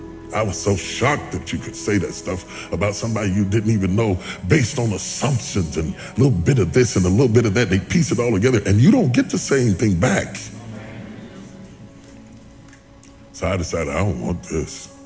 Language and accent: English; West Virginia, United States; I'm a country boy. I'm from West Virginia. I don't know nothing about this big time stuff.